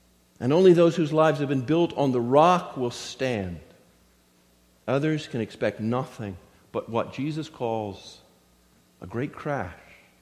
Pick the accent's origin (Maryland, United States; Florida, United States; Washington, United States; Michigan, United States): Florida, United States; As many of you know, I grew up in Florida